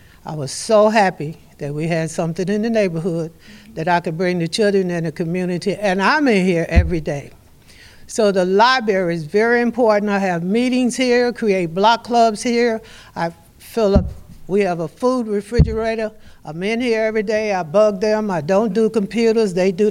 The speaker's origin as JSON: {"language": "English", "town": "Alexandria", "region": "Virginia", "country": "United States", "said": "I'm from Alexandria, Virginia. Back in my days, I'm 80. Back in my days, there were no libraries."}